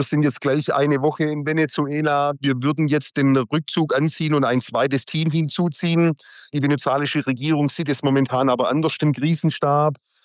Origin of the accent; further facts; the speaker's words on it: Austria; Nicht wie bei uns in Österreich, wie in Europa.